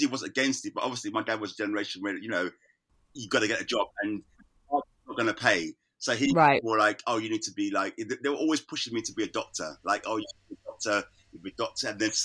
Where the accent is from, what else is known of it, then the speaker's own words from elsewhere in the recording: Islington, London, United Kingdom; Yeah, I was born in London. I was born in Islington.